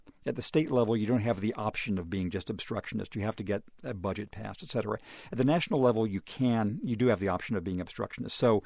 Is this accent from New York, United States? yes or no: no; California, United States; for my home state of California.